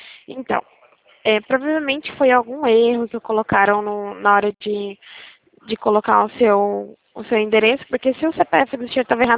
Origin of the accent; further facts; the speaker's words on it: Limeira, São Paulo, Brazil; Eu sou do interior de São Paulo. Eu falo de Limeira, São Paulo.